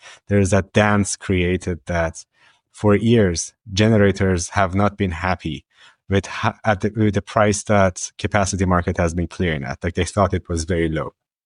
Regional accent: Baltimore, Maryland, United States; electricity prices in my hometown of Baltimore are going to go up by 20%.

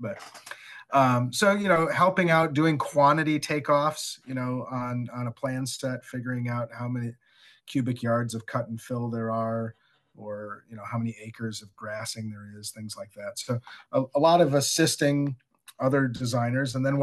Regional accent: Madison, Wisconsin, United States; I grew up in Madison, Wisconsin, and went to the University of Wisconsin, majored in landscape architecture

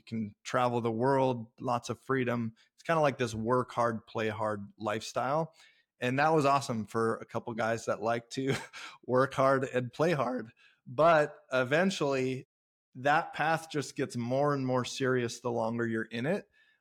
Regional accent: Homer, Alaska, United States; So we grew up here in Homer, Alaska. It's a small town you know, 5,000 people.

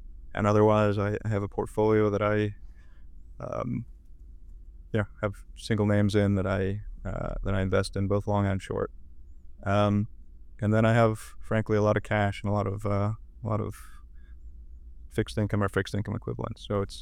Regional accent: New York City, New York, United States; I grew up in New York City.

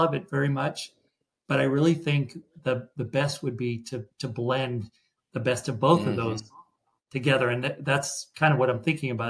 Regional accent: Bedford, Massachusetts, United States; And then I taught for several years in my hometown of Bedford, Massachusetts, outside of Boston.

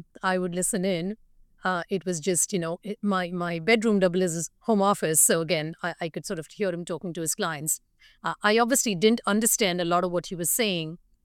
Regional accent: India; back home when I grew up in India, women tend to have a subordinate role.

